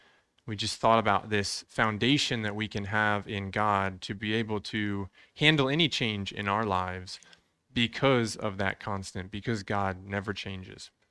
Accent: Texas, United States; It never snows in Texas. I grew up in Texas. I think I probably saw snow 2 times, maybe 3 times.

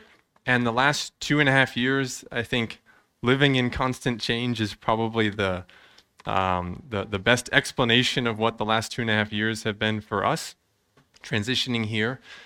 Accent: Texas, United States; It never snows in Texas. I grew up in Texas. I think I probably saw snow 2 times, maybe 3 times.

